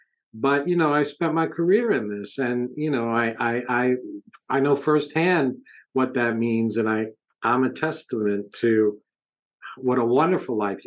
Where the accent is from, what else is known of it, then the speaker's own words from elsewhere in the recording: New York, United States; now in Broward, United States; No, I'm originally from New York. So Long Island in New York City area. And then I moved here. Well, I moved here twice.